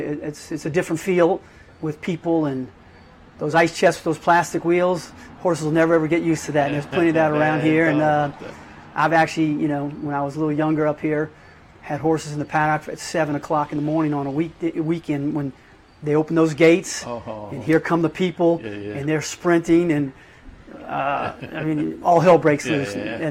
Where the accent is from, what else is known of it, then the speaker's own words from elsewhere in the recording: New Orleans, Louisiana, United States; I'm from New Orleans.